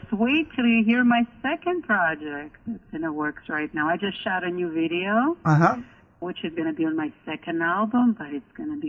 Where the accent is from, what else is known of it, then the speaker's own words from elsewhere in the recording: Moldova; born there; English is a second language; Right. I was born in Eastern Europe. It used to be a part of Soviet Union, but now it's an independent country called Moldova.